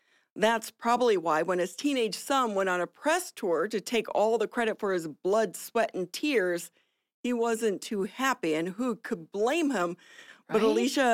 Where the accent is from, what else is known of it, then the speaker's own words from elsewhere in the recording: Ohio, United States; because I'm from Ohio, a blue-collar family.